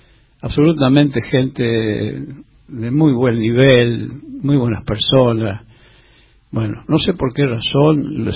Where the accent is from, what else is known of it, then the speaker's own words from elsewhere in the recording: Chuquis, La Rioja, Argentina; Él había estado por Chuquis, por mi pueblo, en una oportunidad